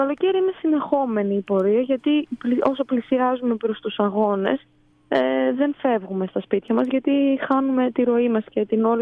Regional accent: Thessaloniki, Central Macedonia, Greece; Εγώ κατάγομαι από τη Θεσσαλονίκη, μεγάλωσα στη Θεσσαλονίκη.

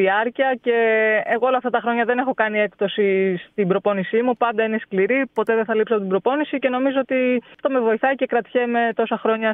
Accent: Crete, Greece; σίγουρα με έχει βοηθήσει και εμένα αυτό το ότι κατάγομαι από την Κρήτη.

